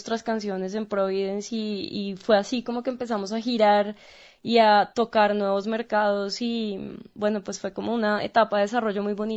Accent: Chía, Cundinamarca, Colombia; Yo, claro, me considero bogotana, pero en realidad soy de la periferia bogotana. Yo soy de un lugar que se llama Chía

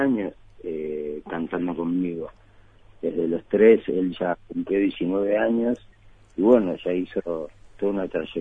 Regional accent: Argentina; más de uno de nosotros como argentinos nos gustaría tener esa negritud necesaria para hacer música

